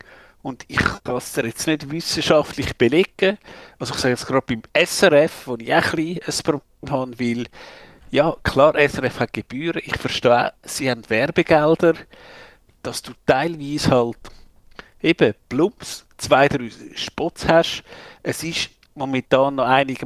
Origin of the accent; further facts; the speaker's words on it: Kappel am Albis, Zurich, Switzerland; Kappel am Albis ist jetzt, ja, da bin ich irgendwo aufgewachsen in der Nähe